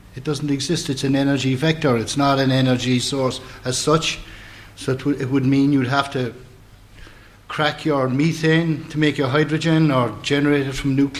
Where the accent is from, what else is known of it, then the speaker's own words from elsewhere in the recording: Cork, Munster, Ireland; I'm also from Binney, and I'm from the centre of the universe in the south, which is Cork.